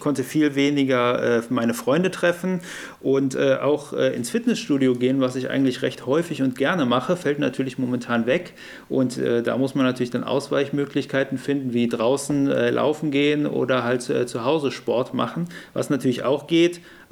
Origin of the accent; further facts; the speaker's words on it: Rösrath, North Rhine-Westphalia, Germany; Wie schon gesagt, ich komme aus Rösrath, bin 29 Jahre alt und ich arbeite als Ingenieur in Köln